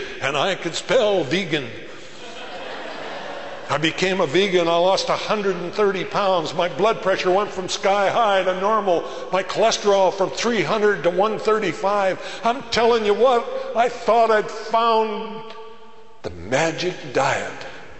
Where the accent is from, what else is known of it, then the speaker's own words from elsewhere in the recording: Great Falls, Montana, United States; I came from Montana. Montana is not the hotbed of vegetarianism. My hometown newspaper, the Great Falls Tribune